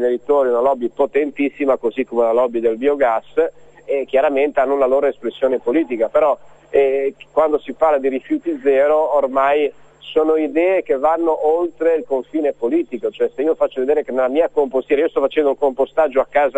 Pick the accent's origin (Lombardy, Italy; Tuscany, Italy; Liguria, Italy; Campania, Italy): Liguria, Italy; io provengo dalla Liguria, la Liguria è la regione dove il costo pro capite è più elevato d'Italia